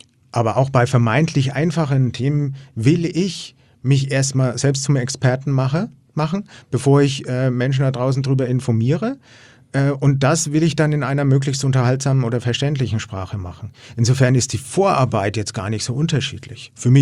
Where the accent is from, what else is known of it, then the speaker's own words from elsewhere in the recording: Bavaria, Germany; Ich bin ja aus Franken, besuche in Hamburg und bin jetzt Tourist in Hamburg